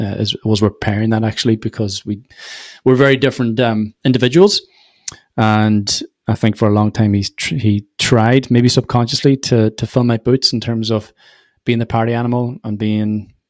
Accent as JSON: {"language": "English", "region": "Ulster", "country": "Ireland", "lives_now": "Sligo, Ireland", "said": "So I've been living in Sligo for about 15 years now. I come from Donegal, which is about 200 miles north of this."}